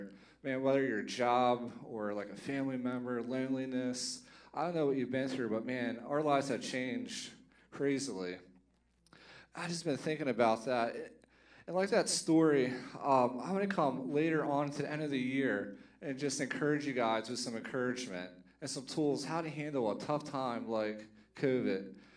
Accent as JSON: {"language": "English", "region": "Virginia", "country": "United States", "tie": "born or raised there", "said": "So I'm from Virginia, and growing up back home, my church, we used to volunteer with Operation Blessing"}